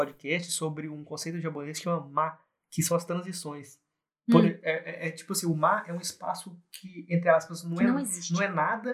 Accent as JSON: {"language": "Portuguese", "town": "Patos de Minas", "region": "Minas Gerais", "country": "Brazil", "tie": "born or raised there", "also_born_or_lived": "Montes Claros", "said": "Saímos de Montes Claros e fomos morar no Triângulo Mineiro, em Patos de Minas. E lá eu passei dos meus 7 até os meus 12, eu acho, alguma coisa assim."}